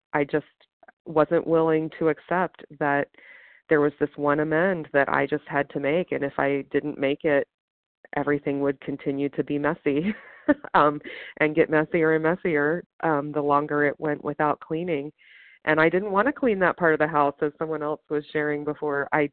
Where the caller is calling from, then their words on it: West Virginia, United States; I'm calling from West Virginia.